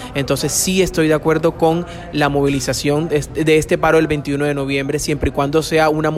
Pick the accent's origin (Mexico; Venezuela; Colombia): Colombia; Pienso que todos como colombianos tenemos el derecho de poder luchar pacíficamente